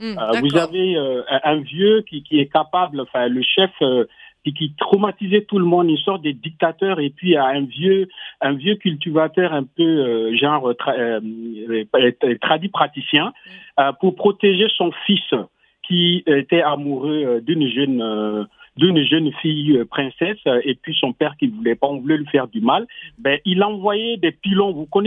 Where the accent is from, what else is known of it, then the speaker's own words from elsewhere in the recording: Burkina Faso; en tant que burkinabé.